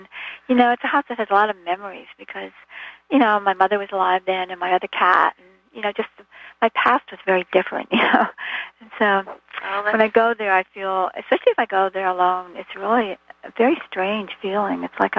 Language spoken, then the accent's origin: English; Vermont, United States; I don't like skiing, even though I grew up in Vermont.